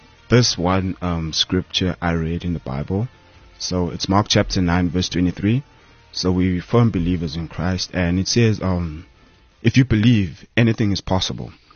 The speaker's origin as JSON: {"language": "English", "town": "Boksburg", "region": "Gauteng", "country": "South Africa", "tie": "born or raised there", "also_born_or_lived": "Eastern Cape", "said": "So, I was born in the Eastern Cape, but then most of my life has been here in Gauteng, Johannesburg. So we lived here most of our lives, and we grew up in a township called Reha Park in Boksburg. Mm-hmm. So it's a colored community."}